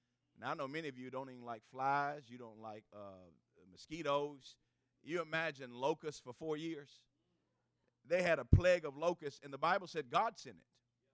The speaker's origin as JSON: {"language": "English", "town": "Shelbyville", "country": "United States", "tie": "born or raised there", "said": "I am from Shelbyville. Native of Shelbyville. Shelbyville is in my heart"}